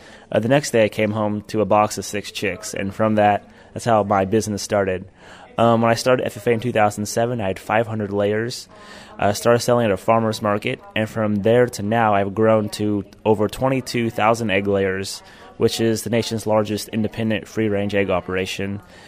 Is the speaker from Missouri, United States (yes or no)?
yes; Centralia, Missouri, United States; I'm from Centralia, Missouri, and that is halfway in the middle of the state between St. Louis and Kansas City. I'm also a student at the University of Missouri. I'm currently a senior majoring in agricultural business